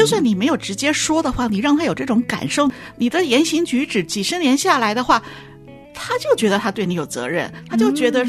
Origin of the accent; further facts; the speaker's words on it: China; 我觉得我们中国人是很缺乏这个关系的一个界限。